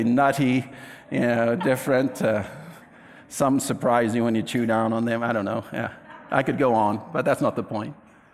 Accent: South Africa; Let me tell you a little bit of what I've learned from growing up in South Africa.

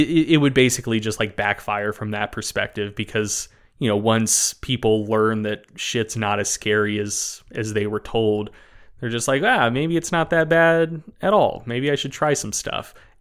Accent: North Carolina, United States; Yeah, like, I grew up in North Carolina.

